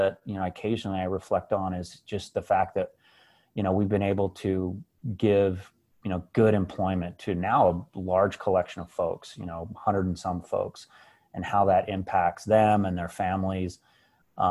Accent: New Mexico, United States; And of course, I'm from New Mexico, so everything's got to have green chili.

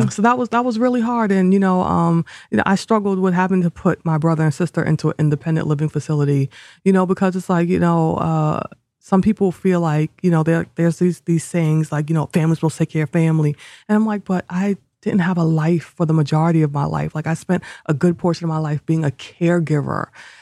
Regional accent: New York, United States; just talk about everything from growing up in New York

